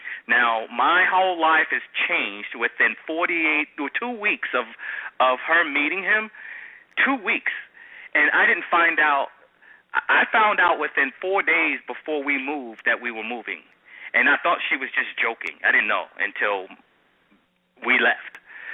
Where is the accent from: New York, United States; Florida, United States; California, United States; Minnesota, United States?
New York, United States; Brooklyn; born and raised in Bedford-Stuyvesant, Brooklyn.